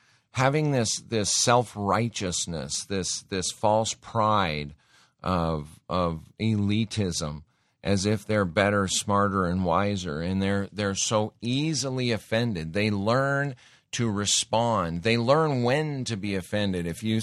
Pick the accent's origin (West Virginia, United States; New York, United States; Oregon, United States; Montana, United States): Montana, United States; I grew up hunting in Montana. I grew up respecting nature.